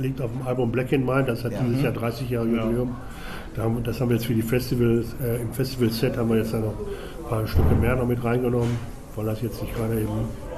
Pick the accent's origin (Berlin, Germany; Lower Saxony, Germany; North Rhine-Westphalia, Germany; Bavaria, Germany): North Rhine-Westphalia, Germany; Herne